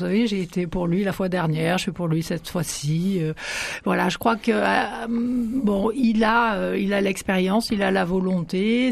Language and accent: French; Brittany, France; Je suis plutôt du côté menhir, je suis bretonne. Oui, j'ai forcément des ancêtres gaulois